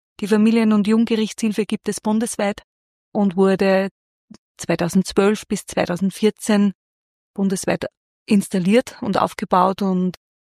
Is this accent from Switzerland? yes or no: no; Helfenberg, Upper Austria, Austria; ich bin am Land aufgewachsen, ich komme aus Helfenberg